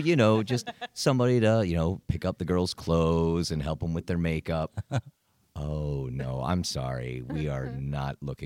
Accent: Huntington, West Virginia, United States; moved away; Well, I grew up, I've only been in Wisconsin for, 4 months now, the beginning of July. I grew up in West Virginia, in Huntington, West Virginia

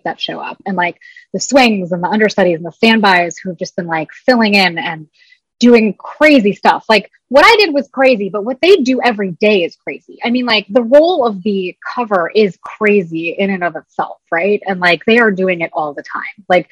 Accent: Oak Park, Illinois, United States; oh, I grew up in Chicago. I'm from Oak Park.

